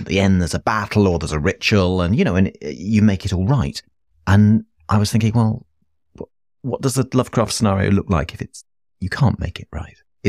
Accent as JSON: {"language": "English", "country": "United Kingdom", "said": "So I'm a Brit and I grew up with Doctor Who and Doctor Who is absolutely horror."}